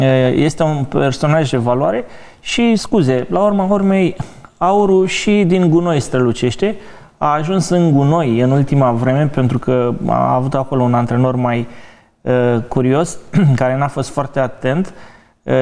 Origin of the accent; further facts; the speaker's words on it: Romania; așa ca român, ne făcea și pe noi să ne simțim așa un pic